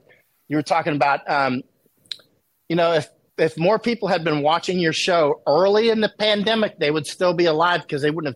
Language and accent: English; United States; as soon as they find out that I'm American